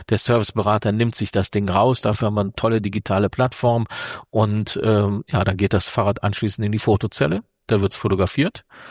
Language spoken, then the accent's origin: German; North Rhine-Westphalia, Germany; ich bin selber Ruhrgebietler, ich komme nicht aus Wuppertal, ich liebe diese Stadt, aber für mich ist das südliches Ruhrgebiet.